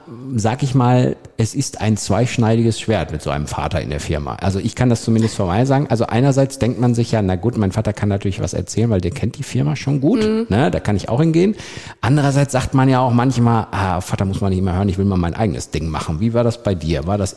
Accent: Niederense, North Rhine-Westphalia, Germany; Erstens, ich bin in Niederense groß geworden, also als Kind.

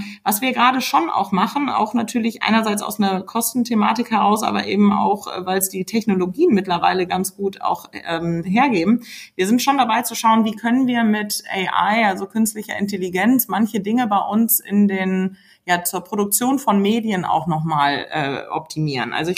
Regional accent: Wuppertal, North Rhine-Westphalia, Germany; ich war vor kurzem bei mir in der Heimatstadt, ich komme aus Wuppertal

